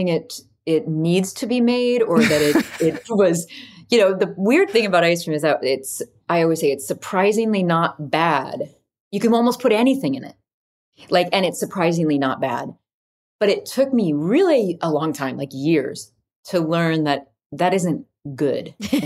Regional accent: Midwest, United States; I'm a Midwesterner and it really always is that sort of Midwestern tradition of coming together and serving each other.

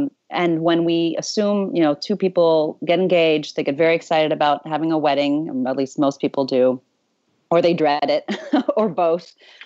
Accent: Zimbabwe; born there; So I was born in Zimbabwe, perhaps uncommon place to be born.

